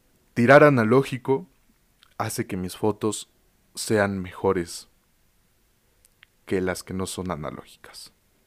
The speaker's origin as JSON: {"language": "Spanish", "region": "Mexico City", "country": "Mexico", "tie": "born or raised there", "said": "Y no solamente de México, que es mi ciudad natal"}